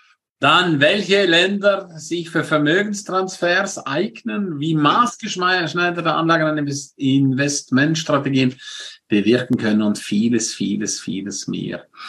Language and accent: German; Switzerland; now in Germany; wir sind beide Schweizer, wir sind beide aus der Schweiz geflüchtet, wir sind beide so Immigranten geflüchtet, in Deutschland.